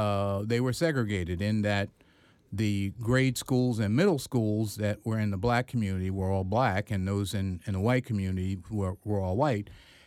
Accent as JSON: {"language": "English", "town": "Chester", "region": "Pennsylvania", "country": "United States", "tie": "born or raised there", "said": "Growing up in Chester, even though I had no siblings, there were always people around."}